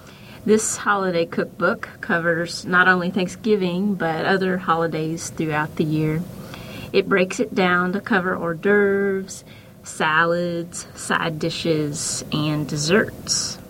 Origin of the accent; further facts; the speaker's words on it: Kentucky, United States; Back in my hometown, that's in Kentucky, for you all that don't know